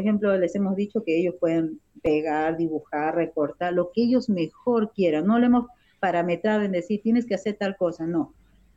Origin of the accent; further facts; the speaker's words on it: Ica, Peru; moved away as an adult; yo que siempre he trabajado también en zona urbana, soy de Ica, y hace 5 años estoy trabajando en la región Ayacucho